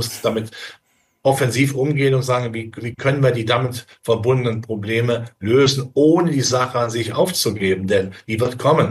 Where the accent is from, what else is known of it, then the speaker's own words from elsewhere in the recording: Rhineland, Germany; ich bin Rheinländer, das kann man im Karneval bringen, ja.